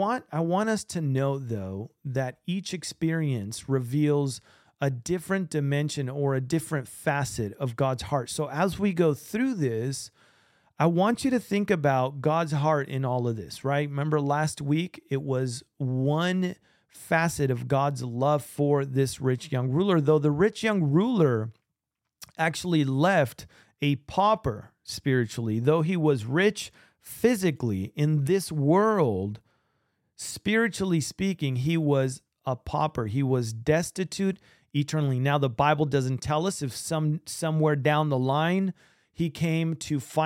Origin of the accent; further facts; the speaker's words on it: Argentina; English is a second language; I'm from Argentina